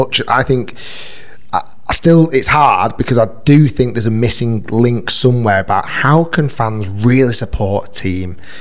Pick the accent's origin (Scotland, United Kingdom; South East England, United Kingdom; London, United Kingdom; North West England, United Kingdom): North West England, United Kingdom; Manchester; born there; I was born in Manchester. I'm a Manchester United fan.